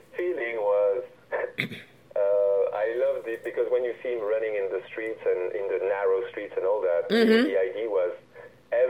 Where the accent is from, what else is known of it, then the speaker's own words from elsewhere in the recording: Republic of the Congo; English is a second language; Because I grew up in Congo, Brazil. I survived a civil war when I was 17, 16 there for a year.